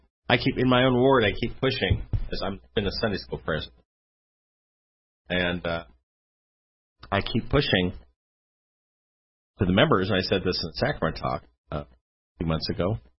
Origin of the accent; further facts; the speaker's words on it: La Mesa, California, United States; back when I was a teenager, there was actually a branch of the Reorganized Church there in my hometown, La Mesa, California